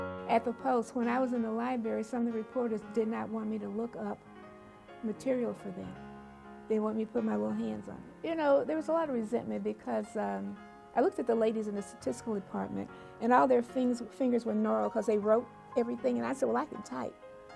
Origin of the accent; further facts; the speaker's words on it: Southern United States, United States; I came from the South, where there was true hatred, where you had to get off the sidewalk if a white person was coming